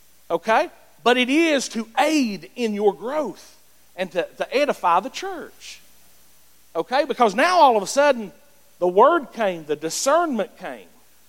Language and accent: English; Greenville, United States; Anybody grew up with me? I'm from Greenville. I'm from Greenville, okay? Proud to be from Greenville, but Einstein wasn't from Greenville.